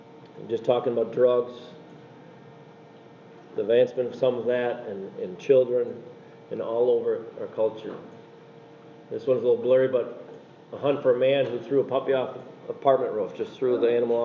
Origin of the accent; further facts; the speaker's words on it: Spooner, Wisconsin, United States; I was born and raised in the Spooner Shell Lake area and raised in a godly home, part of Cornerstone Church in Spooner.